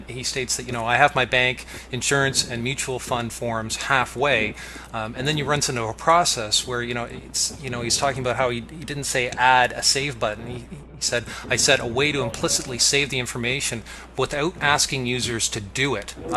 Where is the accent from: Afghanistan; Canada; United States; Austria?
Canada; accent: Canadian; it's my Canadian accent, that's the problem